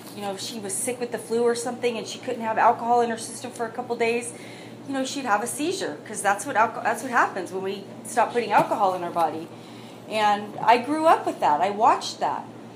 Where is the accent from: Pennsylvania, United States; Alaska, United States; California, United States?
California, United States; Santa Maria; I grew up here in Santa Maria. I was born and raised here.